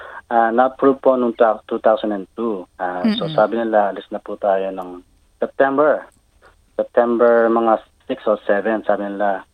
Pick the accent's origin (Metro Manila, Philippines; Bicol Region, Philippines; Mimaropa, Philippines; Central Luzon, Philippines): Central Luzon, Philippines; Sindalan; now in Australia; Bali, taga Pampanga po ako sa Sindalan. Maliit lang po na province po yan. Mga 30 minutes away po from Angeles City.